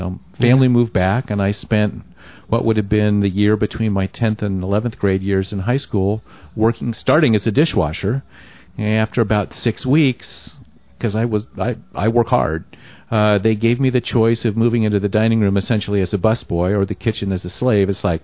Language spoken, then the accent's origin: English; San Marino, California, United States; So I grew up in San Marino. I grew up in the house that was built to raise my dad in, that he grew up in.